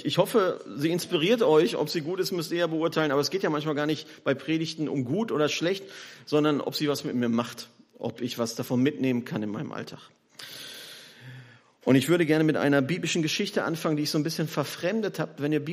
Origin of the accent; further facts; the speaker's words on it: Bergkamen, North Rhine-Westphalia, Germany; now in Wiedenest, Germany; Ich komme hier aus Bergkamen, das war mal die größte Zechenstadt Europas. Da habe ich ganz lange gewohnt, bin evangelisch-freikirchlich aufgewachsen und bin dann 1997 nach Wiedenest zur Bibelschule gegangen und seitdem lebe ich in Wiedenest.